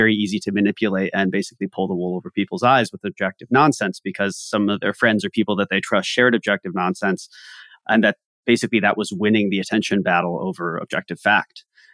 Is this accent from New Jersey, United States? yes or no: no; Ohio, United States; I grew up in Ohio, in rural Ohio, and I didn't grow up with a lot of economic opportunity.